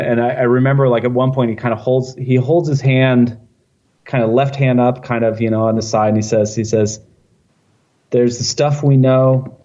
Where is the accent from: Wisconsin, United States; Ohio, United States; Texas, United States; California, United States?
California, United States; also born or lived in Oregon; And I grew up in Northern California. I went to college in Oregon, so I spent a lot of times, you know, driving up and down I-5 past Mount Shasta.